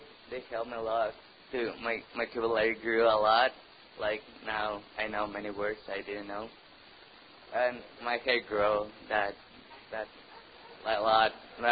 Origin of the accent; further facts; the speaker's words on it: Mexico; English is a second language; I'm from Mexico